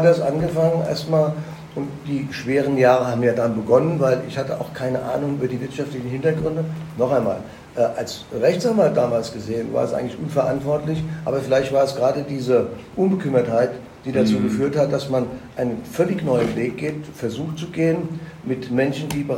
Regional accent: Mainz, Rhineland-Palatinate, Germany; born there; Ich bin in Mainz geboren, wollte auch ein bisschen was in Mainz bewegen.

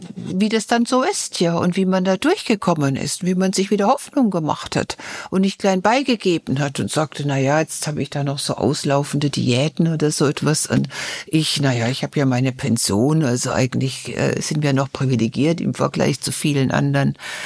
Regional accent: East Germany, Germany; ich bin aus dem Osten, ich bin es gewöhnt, wirklich nicht von Transfers zu leben, sondern durch meine eigene Arbeit.

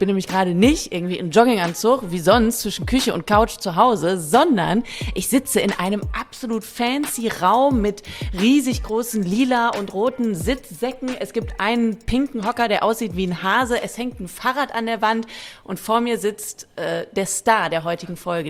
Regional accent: North Rhine-Westphalia, Germany; in Big City Bösingfeld mit ein paar tausend Einwohnern.

